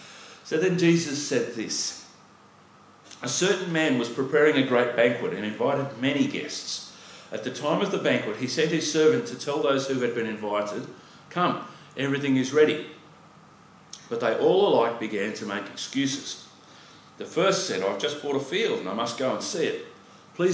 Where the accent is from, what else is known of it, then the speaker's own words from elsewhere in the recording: Brisbane, Queensland, Australia; Okay, now I grew up in Brisbane. Yay. For years and years and years and years and years, near the valley, which is the central business district of Brisbane